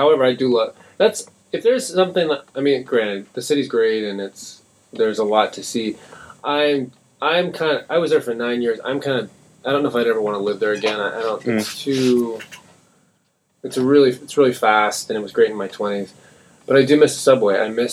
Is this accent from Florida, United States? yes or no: yes; Tallahassee, Florida, United States; I am from Florida. I was raised in Tallahassee, Florida.